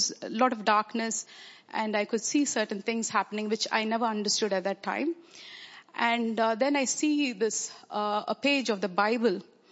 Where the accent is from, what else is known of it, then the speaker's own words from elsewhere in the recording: India; born there; I was born in India in a Christian family, baptized as a baby.